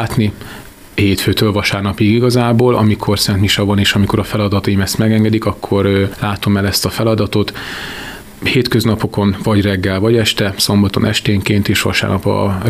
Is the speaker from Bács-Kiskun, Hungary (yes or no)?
yes; Kiskunhalas, Bács-Kiskun, Hungary; Az első napokat a Margaréta utcában, a Kertvárosban éltem, ide születtem Kiskunhalasra